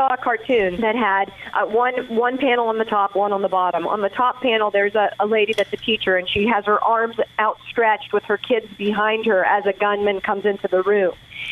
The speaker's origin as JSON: {"language": "English", "region": "West Virginia", "country": "United States", "tie": "born or raised there", "lives_now": "Lake Havasu City, United States", "said": "My roots are rural. I grew up in West Virginia, and I live in Lake Havasu City."}